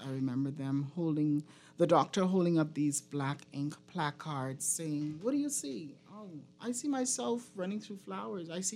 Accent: Bahamas; Well, for me, growing up in the Bahamas, coming under a religious background, coming from a loving family

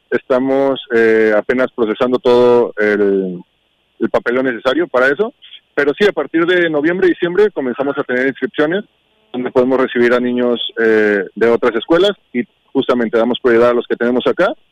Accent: Mexico; moved away; Yo soy de México. Vengo desde México para acá

